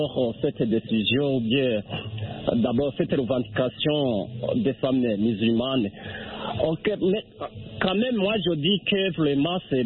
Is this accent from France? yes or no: no; Burundi; chez nous, au Burundi, ce n'est pas un pays musulmans, mais où on compte beaucoup de musulmans.